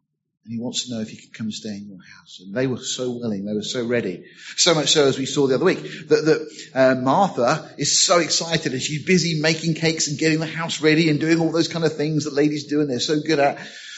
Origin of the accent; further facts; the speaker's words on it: Deal, South East England, United Kingdom; growing up in Deal in Kent, I used to look out across the sea, and on a clear day you can see France quite easily.